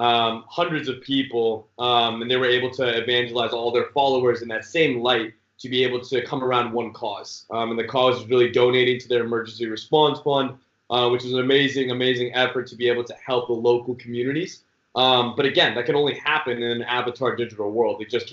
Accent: California, United States; I mean, when you're born and raised in the Bay, like, I mean, you learn how to speak and then you learn how to code, right?

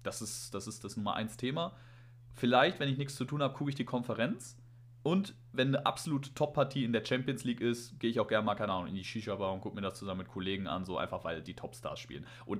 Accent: Dortmund, North Rhine-Westphalia, Germany; dass ich als Dortmunder mich dann auch extrem freuen würde.

